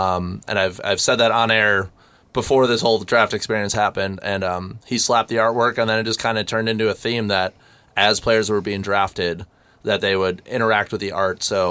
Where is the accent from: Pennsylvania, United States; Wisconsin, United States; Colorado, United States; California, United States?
Wisconsin, United States; Milwaukee; I mean, I'm a Milwaukee kid. I grew up in Wisconsin.